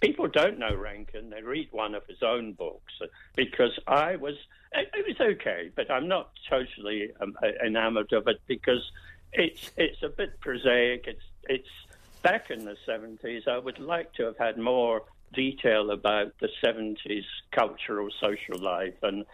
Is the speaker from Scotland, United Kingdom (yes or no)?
yes; Scotland, United Kingdom; accent: Scottish; So I'll go back to my old Scottish accent and say, 3 out of 5 or 7 out of 10, but it won't matter.